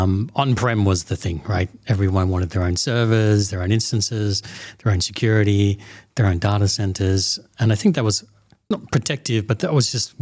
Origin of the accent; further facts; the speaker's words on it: Australia; moved away; I'm an Aussie, so I'm going to try and speak sensibly. I should have started off with g'day, just to get all rolling. I've been in the region 17 years, moved from Australia 2008.